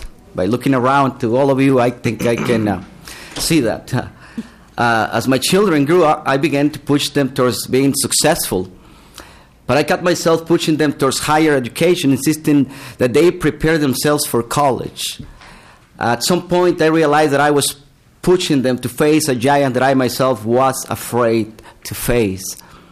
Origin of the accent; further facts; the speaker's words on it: Mexico; now in United States; I'm from Mexico, originally from Mexico. I've been in the United States for a while already.